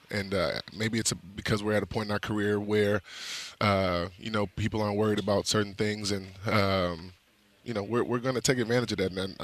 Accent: Houston, Texas, United States; now in Los Angeles, United States; Like, come on, you live in L.A.? I'm like, I'm from Houston.

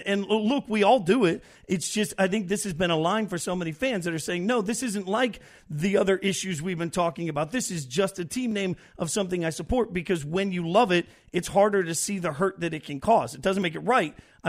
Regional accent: Las Vegas, Nevada, United States; if my beloved Raiders changed their name when they moved to my hometown of Las Vegas, I would have been a little shook.

